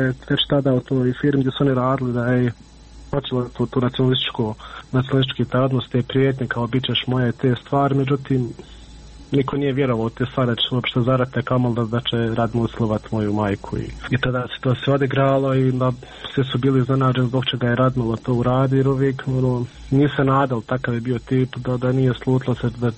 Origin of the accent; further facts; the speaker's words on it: Miljevina, Republika Srpska, Bosnia & Herzegovina; mi smo svi gore iz Miljevine